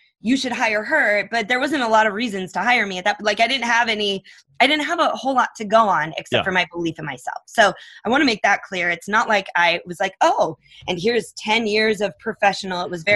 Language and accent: English; Minnesota, United States; now in Phoenix, United States; Like I grew up in Minnesota. So I was like, I could go back and visit friends in Minnesota.